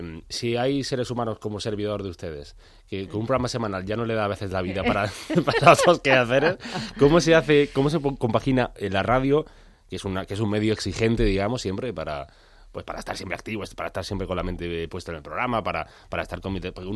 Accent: Granada, Andalusia, Spain; porque como granadino me hizo mucha ilusión leer

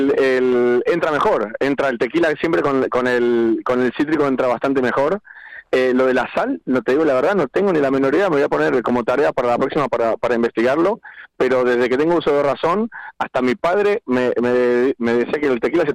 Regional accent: Bilbao, Basque Country, Spain; now in Madrid, Spain; soy de Bilbao. Desde que me enteré que los de Bilbao deciden dónde nace, me declaro bilbaíno.

